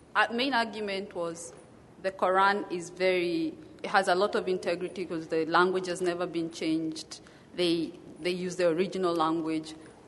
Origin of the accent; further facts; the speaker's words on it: Arkansas, United States; my question is to either of you. I'm from Arkansas.